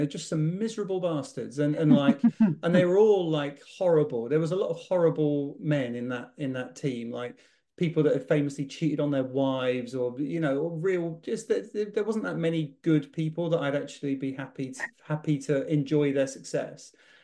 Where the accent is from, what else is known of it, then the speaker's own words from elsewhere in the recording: Northern Ireland, United Kingdom; now in England; As you can tell from my accent, I'm County Tyrone born and bred.